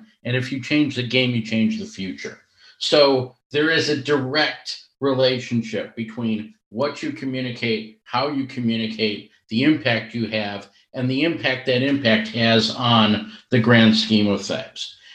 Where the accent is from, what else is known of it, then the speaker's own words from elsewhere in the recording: Midwest, United States; moved away as an adult; now in United Kingdom; I'd lived in the West Coast. I'd lived in the South. I'd lived in the East Coast. I grew up in the Midwest.